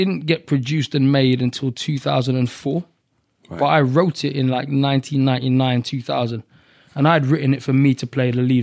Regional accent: London, United Kingdom; I grew up in Labrook Grove. That was my life. Those are my friends. I saw those things happen, you know, in Labrook Grove or that sort of area.

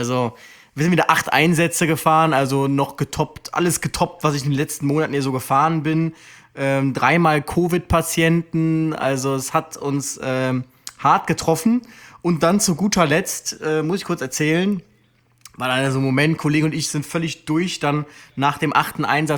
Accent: Aachen, North Rhine-Westphalia, Germany; Also es gibt in meiner Heimatstadt in Aachen einen Löschzug von der Freiwilligen Feuerwehr.

